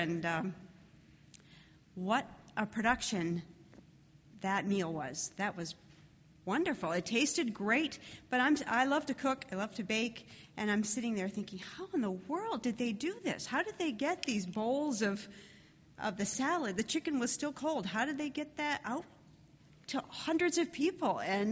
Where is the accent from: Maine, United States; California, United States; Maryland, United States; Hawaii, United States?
Maine, United States; I'm from Maine.